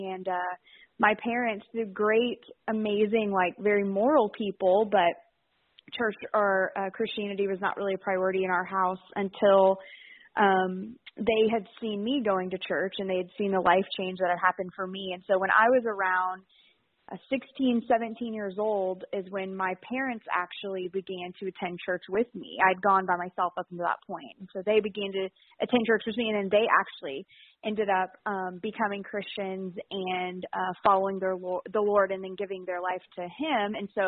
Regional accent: Katy, Texas, United States; also born or lived in Arkansas; So I actually grew up in Katy. I have lived in Katy my entire life, except I went to college in Arkansas, which was kind of random.

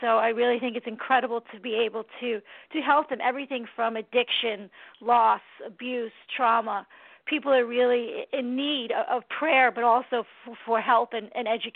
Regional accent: New York, United States; Yes, I'm from New York in Westchester County. Love it here.

